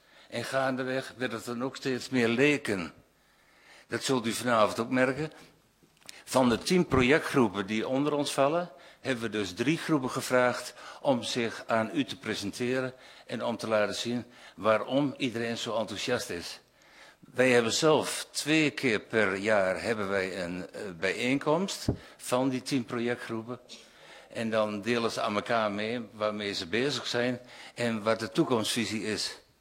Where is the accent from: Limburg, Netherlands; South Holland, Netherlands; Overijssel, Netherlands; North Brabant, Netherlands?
Overijssel, Netherlands; Saasveld; ik kom uit Saasveld.